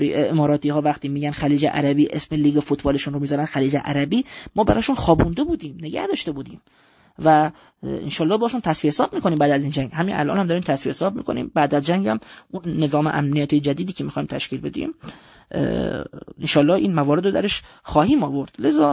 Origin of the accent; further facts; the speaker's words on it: Iran; گرچه بنده به عنوان یک ایرانی که توان زمینی کشورم رو میدونم